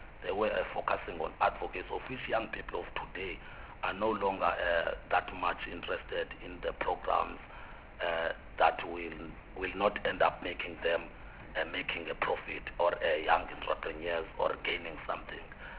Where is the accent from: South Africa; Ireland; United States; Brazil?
South Africa; Dujwa, Eastern Cape; born and bred in Dujwa in the former Transkei area in Eastern Cape.